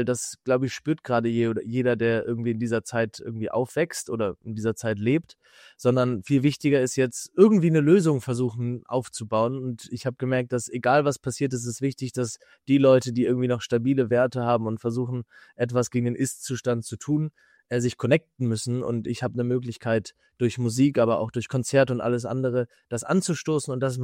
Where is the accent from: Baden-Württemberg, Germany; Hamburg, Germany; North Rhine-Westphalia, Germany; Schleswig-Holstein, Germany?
Hamburg, Germany; ich komme aus Hamburg, ich bin Singer, Songwriter